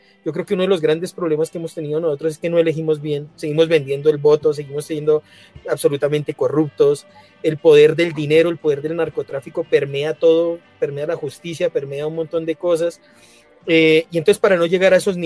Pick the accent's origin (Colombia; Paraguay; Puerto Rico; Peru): Colombia; la vivimos como pueblo colombiano también hace algún tiempo.